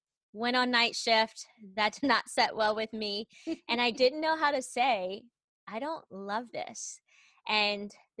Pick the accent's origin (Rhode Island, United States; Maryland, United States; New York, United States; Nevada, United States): Maryland, United States; moved away as an adult; now in San Antonio, United States; And I lived in Maryland. I'm from Maryland, have lived there all my life.